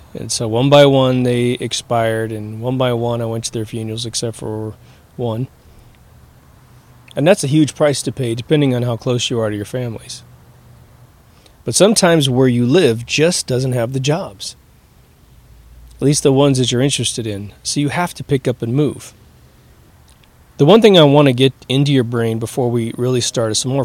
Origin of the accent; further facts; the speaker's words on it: Midwest, United States; when I came from the Midwest, they said if you didn't have a college education, you simply were not going to be employable at all